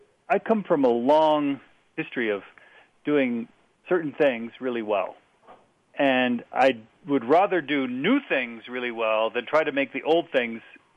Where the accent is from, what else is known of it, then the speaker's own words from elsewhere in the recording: Mexico; I grew up in Mexico. We call those tacos.